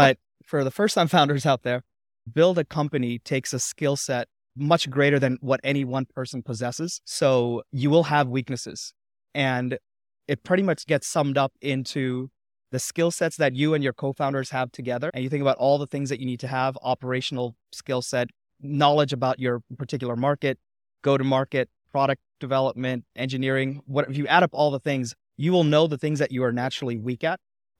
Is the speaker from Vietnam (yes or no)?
no; New York City, New York, United States; on top of being an immigrant, growing up in New York City, which is a town full of immigrants